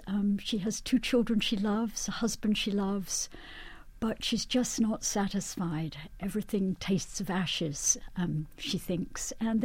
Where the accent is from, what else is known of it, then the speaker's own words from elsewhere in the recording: Scotland, United Kingdom; growing up in Scotland, I used to ride Highland ponies at the nearby farm.